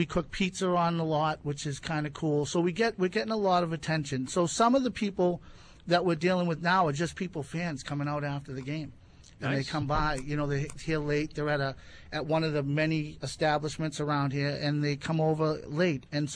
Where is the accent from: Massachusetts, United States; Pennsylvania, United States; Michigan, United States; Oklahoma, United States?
Massachusetts, United States; Boston; I'm from South Boston, so we always do times.